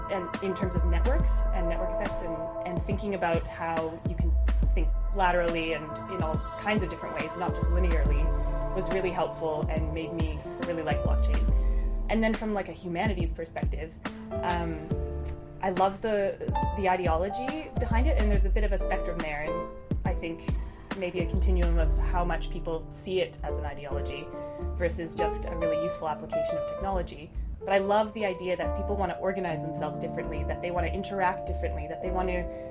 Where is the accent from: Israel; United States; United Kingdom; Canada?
Canada; Calgary, Alberta; now in Australia; Calgary, Alberta, if you've heard of it. Pretty cold place.